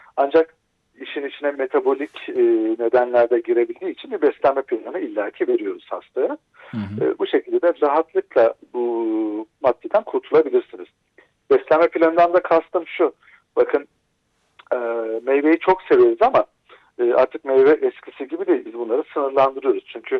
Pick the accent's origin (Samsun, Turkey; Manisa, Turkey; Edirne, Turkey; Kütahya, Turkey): Manisa, Turkey; Alaşehir; Ben Alaşehir'liyim.